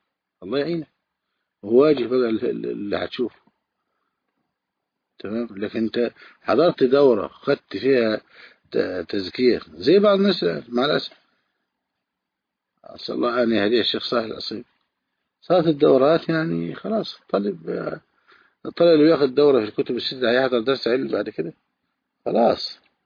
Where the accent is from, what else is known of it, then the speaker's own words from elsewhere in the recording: Egypt; بلدنا مصر.